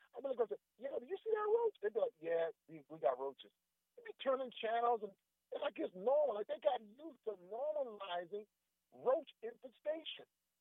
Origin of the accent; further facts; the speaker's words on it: Paterson, New Jersey, United States; When I was growing up in Patterson, back in the day, I used to go to certain people's houses